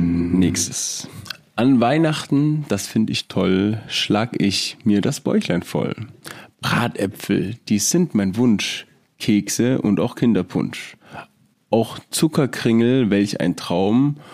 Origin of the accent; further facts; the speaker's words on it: Bavaria, Germany; ich komme aus Bayern